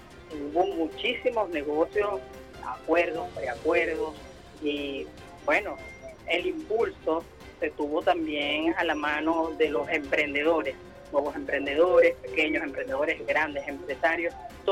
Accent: Barcelona, Anzoátegui, Venezuela; esa energía de mi pueblo oriental, pues yo soy de Barcelona, estado Anzoátegui

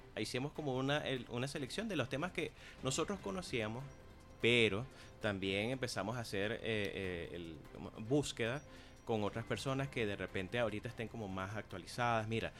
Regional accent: Venezuela; Siempre va a haber algo de nuestra manera venezolana

